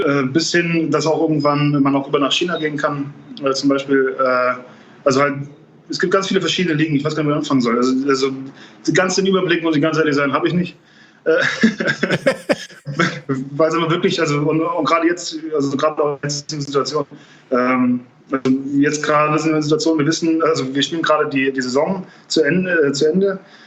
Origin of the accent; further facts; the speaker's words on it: Trier, Rhineland-Palatinate, Germany; in meiner Heimatstadt Trier erste Liga spielen zu dürfen damals